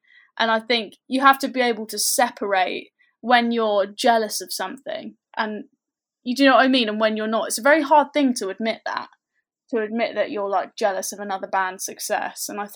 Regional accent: South East England, United Kingdom; I think like the Isle of Wight is such a cool place to live.

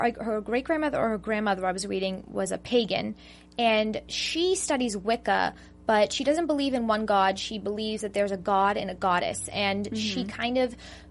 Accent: Massachusetts, United States; and I'm from Massachusetts, so we had Salem not very far away.

